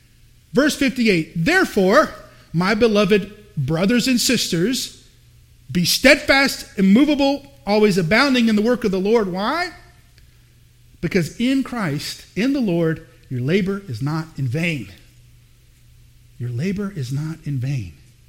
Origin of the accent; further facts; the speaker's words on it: the South, United States; also born or lived in Missouri; now in Ithaca, United States; And I grew up in the South, and South Carolina and North Carolina is all about stock car racing.